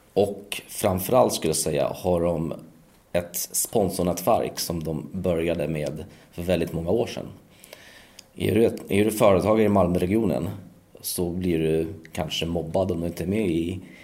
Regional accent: Poland; Och som sagt, jag kommer ju från Polen.

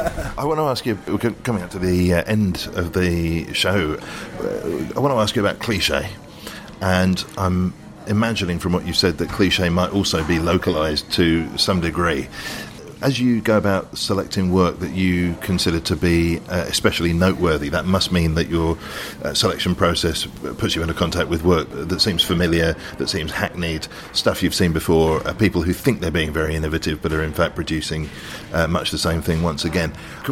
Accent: London, United Kingdom; Without getting up myself as a Londoner

